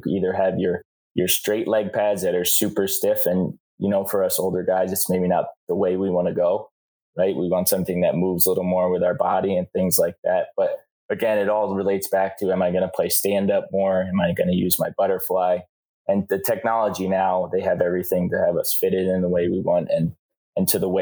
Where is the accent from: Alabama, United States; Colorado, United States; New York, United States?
New York, United States; Pawling; I'm from Pawling, New York, which a lot of people have no idea where that is. It's a little town about an hour and a half north of New York City. Born and bred East Coast boy.